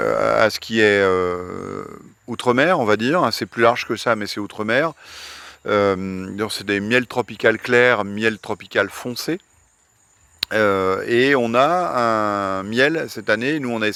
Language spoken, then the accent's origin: French; French Guiana, France; On est Guyanais, on est en Guyane, on a tout en Guyane.